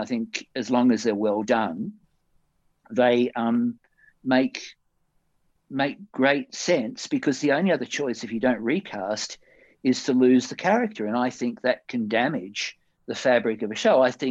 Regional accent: Perth, Western Australia, Australia; moved away as an adult; God, I came over here from Perth in 79, a year after I'd been here.

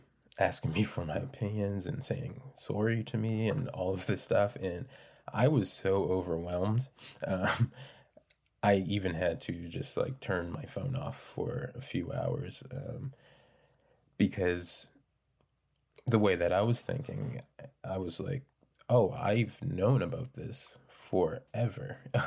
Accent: North Preston, Nova Scotia, Canada; feeling like, oh, I'm from North Preston, so people aren't going to think that I am able to get this job

